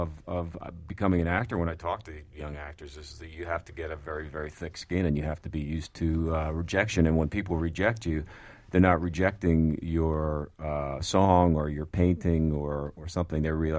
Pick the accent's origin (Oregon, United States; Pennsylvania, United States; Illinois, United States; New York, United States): Pennsylvania, United States; Philadelphia; And I am from Philadelphia.